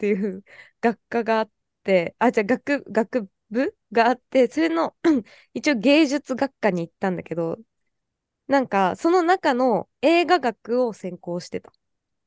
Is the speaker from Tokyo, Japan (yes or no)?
yes; Tokyo, Japan; 東京都から来ました、